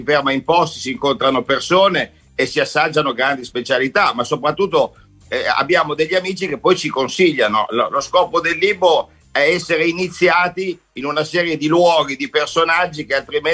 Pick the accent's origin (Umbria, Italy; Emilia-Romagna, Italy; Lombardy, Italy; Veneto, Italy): Emilia-Romagna, Italy; Fidenza; now in Rome, Italy; Io sono di Fidenza, vivo a Roma da tanti anni, però amo Reggio Calabria, amo Bergamo, amo tutta l'Italia.